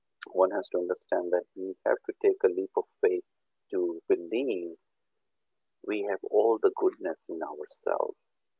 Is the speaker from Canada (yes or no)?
no; Pakistan; I come from Pakistan.